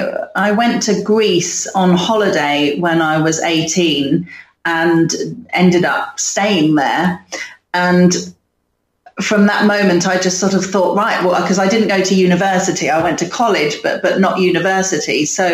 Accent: Harrow, London, United Kingdom; also born or lived in Walthamstow; I was born in Walthamstow, East London, and lived there till I was three. So I don't remember much at all about it. And then we moved to Harrow, North London, and lived there till I was 13.

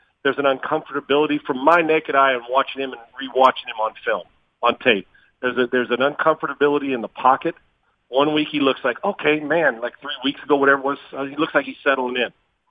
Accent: San Diego, California, United States; also born or lived in Dallas; now in Houston, United States; I'm from San Diego. I live in, you know, I've lived in Dallas. My kids went to school in Dallas. I'm in Houston now.

